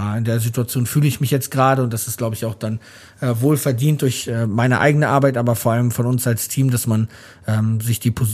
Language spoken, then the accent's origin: German; Hamburg, Germany; weil wir als Hamburger Jungs einfach wussten